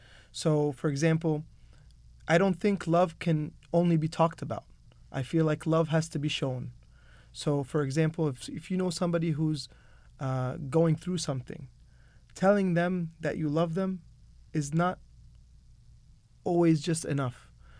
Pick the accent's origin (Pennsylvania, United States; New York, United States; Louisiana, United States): New York, United States; Staten Island; now in Los Angeles, United States; So I was born and raised in New York, Staten Island, New York.